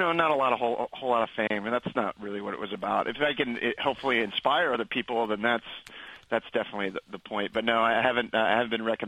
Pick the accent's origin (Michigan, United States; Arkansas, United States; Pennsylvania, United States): Pennsylvania, United States; Yeah, I am from Pennsylvania. The other side, though.